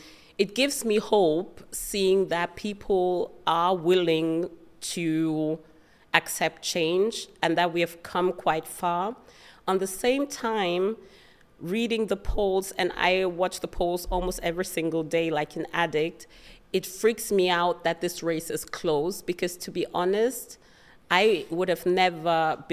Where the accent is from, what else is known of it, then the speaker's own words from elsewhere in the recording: Germany; I remember growing up in Germany and talking to my grandparents who were alive during World War II